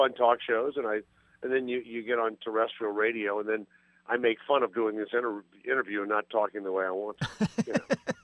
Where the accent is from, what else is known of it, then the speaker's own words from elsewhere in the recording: New Orleans, Louisiana, United States; now in New York, United States; No, and I'm from the South.